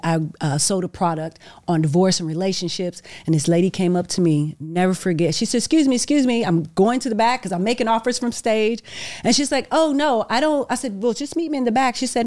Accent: Arkansas, United States; I'm U.S. Army retired major. I'm originally from Arkansas. Okay. People always say, it's black people in Arkansas? Yeah, it's black people in Arkansas.

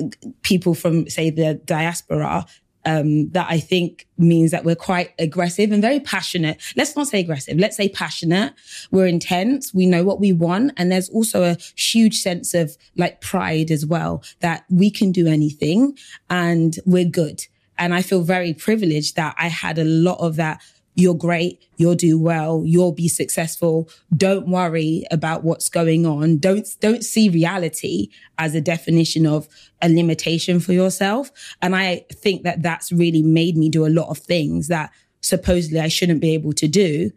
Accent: Battersea, London, United Kingdom; mum, African dad, our culture was just a part of us on an everyday basis, but also I was from South London as well. So I kind of grew up in Battersea and I came from a very diverse school, but I always went back to like a very African home.

